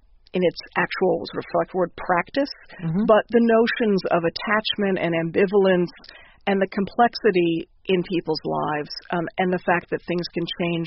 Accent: Washington, District of Columbia, United States; born or raised there

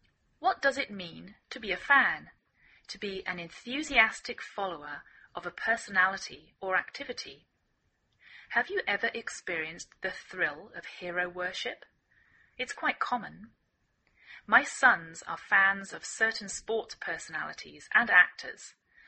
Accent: England, United Kingdom; now in United States

